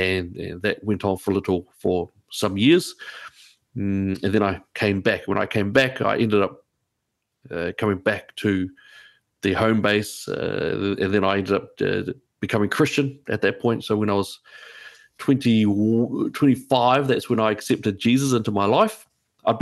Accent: Auckland, New Zealand; also born or lived in Palmerston North; Dad took us to Auckland, and we grew up in Auckland amongst our extended family and also with Dad.

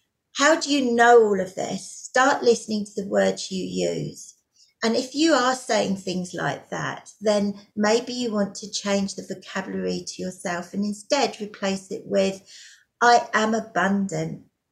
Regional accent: South East England, United Kingdom; I come from England. You might have guessed from the accent there. And I come from a county called Surrey.

